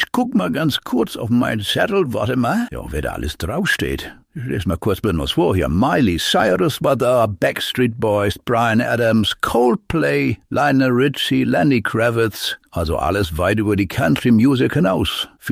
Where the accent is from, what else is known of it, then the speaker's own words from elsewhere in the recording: Hamburg, Germany; ich bin auf der Reeperbahn groß geworden in Hamburg